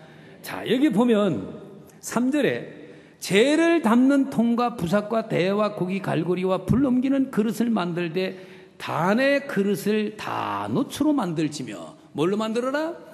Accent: Chungcheong, South Korea; 제가 충청도 사람이거든.

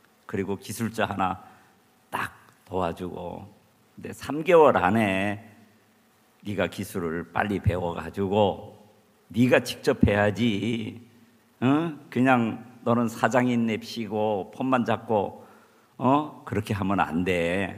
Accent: Chungju, North Chungcheong, South Korea; 쭉 올라오면서 제 고향인 이렇게 충주를 이렇게 지나게 되거든요. 거기 제 고향 생각이 많이 나더라고요.

